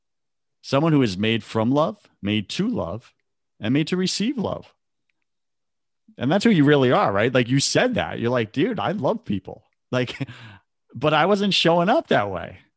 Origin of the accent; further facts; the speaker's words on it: New York, United States; First off, you're a New Yorker. I'm a New Yorker, right? We got thick skin, right? It's how we were trained.